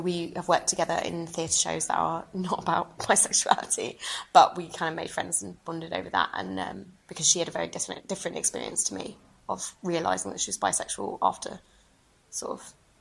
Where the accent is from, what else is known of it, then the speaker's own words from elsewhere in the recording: Brighton, South East England, United Kingdom; I'm from Brighton. And Brighton is the gay capital of the UK.